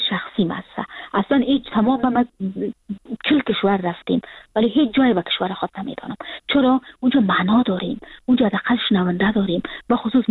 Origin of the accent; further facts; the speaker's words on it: Kabul, Afghanistan; now in Frankfurt, Germany